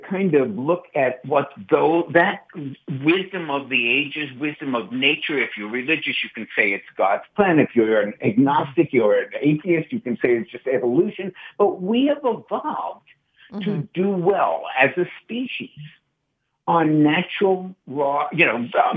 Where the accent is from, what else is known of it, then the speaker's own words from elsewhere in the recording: New York City, New York, United States; I see every fast food crappy restaurant that I grew up in New York City on foot.